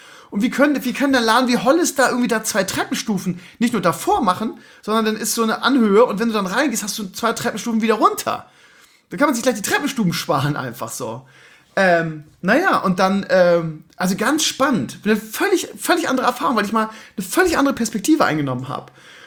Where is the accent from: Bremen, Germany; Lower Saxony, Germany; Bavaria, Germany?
Bremen, Germany; ich bin ja Bremer